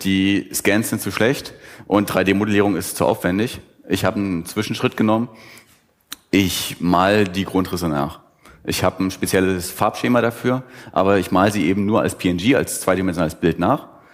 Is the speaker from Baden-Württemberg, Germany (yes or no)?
no; Magdeburg, Saxony-Anhalt, Germany; Und ich komme jetzt aus Magdeburg, Sachsen-Anhalt.